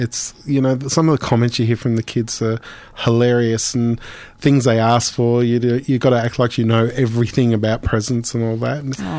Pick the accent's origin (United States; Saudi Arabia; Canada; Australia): Australia; because we're Aussie.